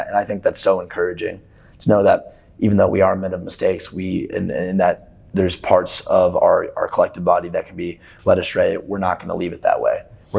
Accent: Louisville, Kentucky, United States; I'm from Louisville. You won't find one bit of hockey in Louisville except for like one little ice rink.

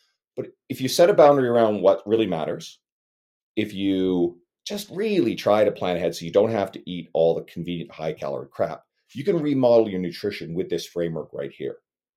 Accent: Canada; I'm Canadian.

